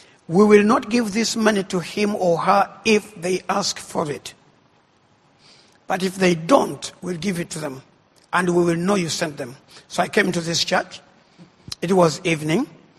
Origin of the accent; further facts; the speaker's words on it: Uganda; and I'm from Uganda.